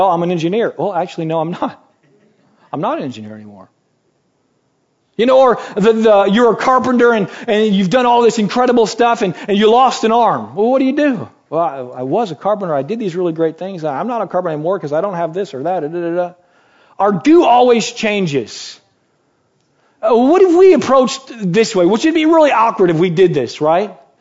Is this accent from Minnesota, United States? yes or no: no; Michigan, United States; And so, because I'm obviously from Michigan.